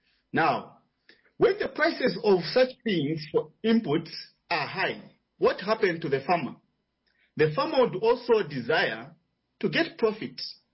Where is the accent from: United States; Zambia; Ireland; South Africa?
Zambia; I'm from Zambia